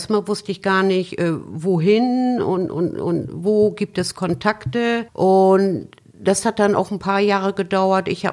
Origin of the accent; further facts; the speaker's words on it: Bremen, Germany; born there; Ich bin in Bremen geboren